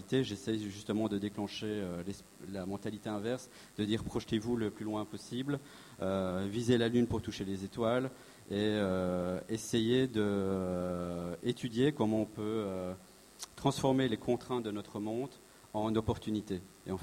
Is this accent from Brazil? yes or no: no; Belgium; moi je viens de Belgique